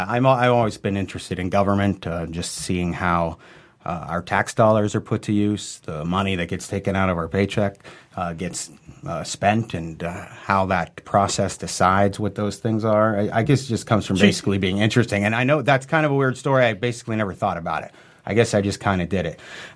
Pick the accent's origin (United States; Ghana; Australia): United States; Youngstown, Ohio; now in New York City, United States; From Youngstown, Ohio. So I'm a Midwestern guy.